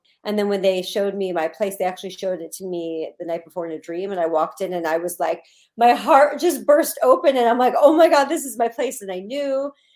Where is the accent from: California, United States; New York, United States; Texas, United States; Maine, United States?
California, United States; Los Angeles; I came from Los Angeles and I was looking around there and I just wasn't finding the right place.